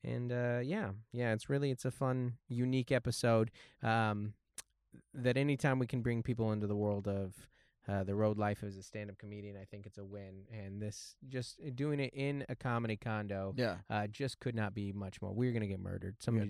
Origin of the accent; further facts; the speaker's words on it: Seattle, Washington, United States; So growing up in Seattle, it's not cold. It's rainy, but it doesn't get cold.